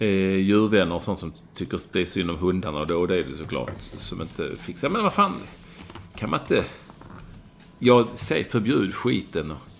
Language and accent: Swedish; Sweden; Men här hemma i Sverige så började det ju smälla en vecka innan